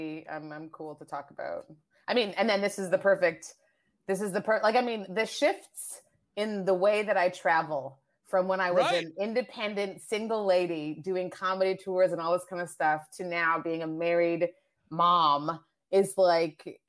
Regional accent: Nigeria; born there; also born or lived in Asia / France; I'm a very international person. Like I was born in Nigeria. I've traveled all around Canada and the States. I've traveled overseas. I lived in Asia for a long time. You know, have traveled and lived in France for a bit.

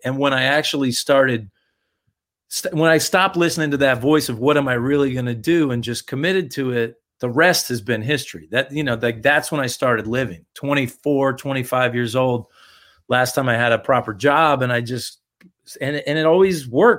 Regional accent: Connecticut, United States; You know, growing up in Fairfield County, everybody loves to tell you, what are you really going to do?

